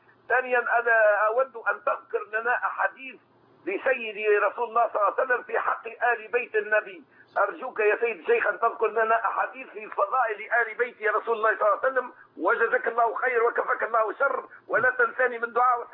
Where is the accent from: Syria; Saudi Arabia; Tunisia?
Tunisia